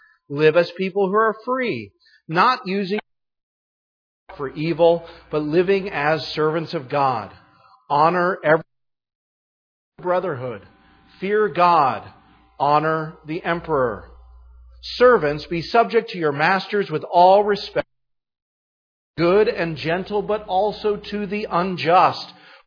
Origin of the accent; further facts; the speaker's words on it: New Hampshire, United States; We're from New Hampshire. Live free or die.